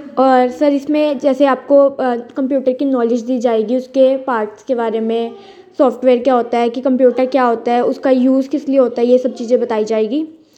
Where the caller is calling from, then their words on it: Ambala, Haryana, India; अम्बाला से government PG college के back side ही ना एक हार्ट्रॉन स्किल सेंटर है हमारा। हाँ जी मैं वहीं से बात कर रही हूँ।